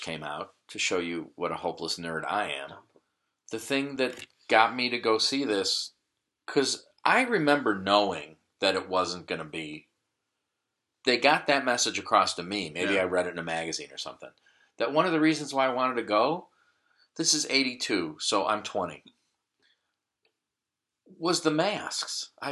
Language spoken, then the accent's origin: English; Minnesota, United States; I'm a Minnesotan through and through.